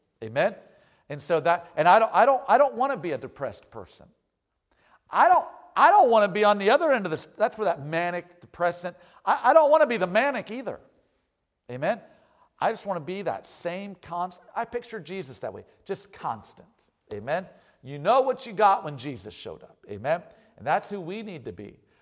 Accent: Akron, Ohio, United States; But I was raised in Akron, Ohio. Akron, Ohio it's right outside of Cleveland.

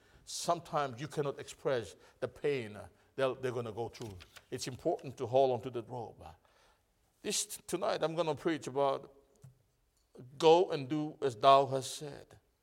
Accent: Papua New Guinea; English is a second language; I'm from Papua New Guinea, not of Australia.

